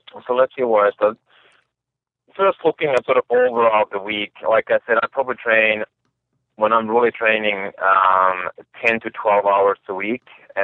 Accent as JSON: {"language": "English", "country": "Finland", "tie": "born or raised there", "second_language": "English", "said": "I grew up in Finland, and, you know, definitely outdoors was a big part of my life"}